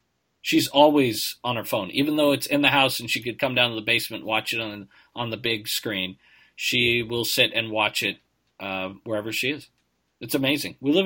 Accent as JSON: {"language": "English", "region": "Massachusetts", "country": "United States", "tie": "born or raised there", "said": "Matt and I grew up in Massachusetts."}